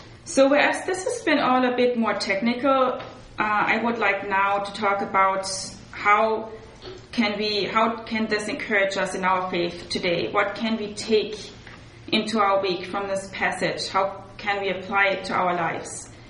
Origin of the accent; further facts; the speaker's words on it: Augsburg, Bavaria, Germany; I was in my hometown and in Augsburg, Germany.